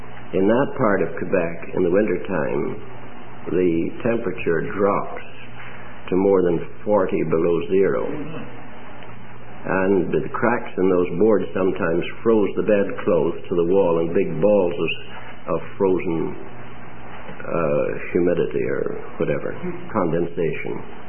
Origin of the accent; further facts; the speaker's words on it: United Kingdom; I, as a British subject, could have gone back to Britain if I had got a sufficiently high rating to travel on a troop ship.